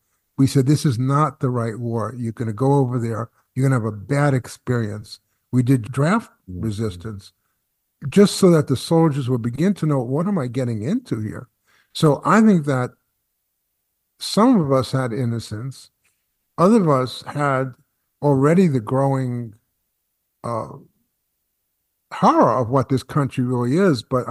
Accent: Brooklyn, New York, United States; I'm a Jew from Brooklyn, and I've been in the Black community since I'm maybe 16.

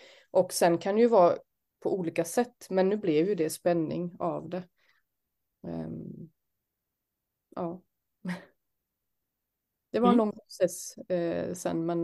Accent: Småland, Sweden; also born or lived in France; Och så kommer jag delvis från Frankrike också då. Så att jag har ju väldigt mycket Småland i mig. Men också väldigt mycket Frankrike då. Så det är min bakgrund kan man väl säga. Att jag har vuxit upp på båda hållen.

